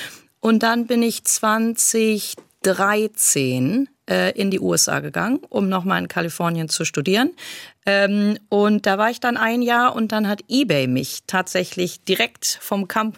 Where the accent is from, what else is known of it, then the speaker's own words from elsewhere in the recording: Bremen, Germany; Also ursprünglich komme ich aus Bremen, Hanseatin dritter Generation, habe in Osnabrück studiert, habe dann in Hamburg promoviert.